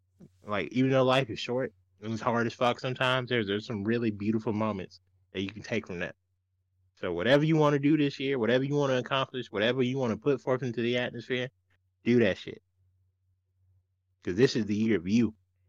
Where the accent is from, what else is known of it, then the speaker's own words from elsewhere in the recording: United States; Nah, as an American, we bullied the Sonic people